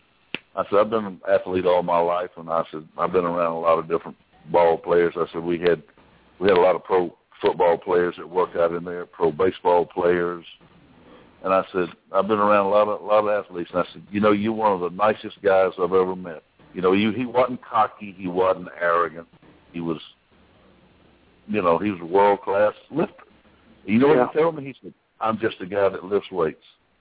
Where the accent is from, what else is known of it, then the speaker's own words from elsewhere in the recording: Columbus, Georgia, United States; Not because I'm from Columbus, Georgia. Columbus, Georgia's got some of the best barbecue in this world.